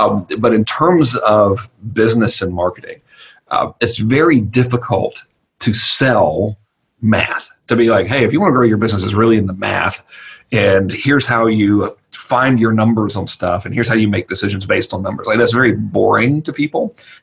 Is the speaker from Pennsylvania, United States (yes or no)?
no; Georgia, United States; in normal redneck terminology, I'm from Georgia